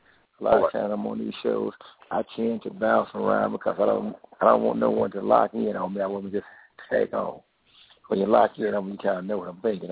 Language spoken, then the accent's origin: English; Chicago, Illinois, United States; I'm from Chicago. You know, the north.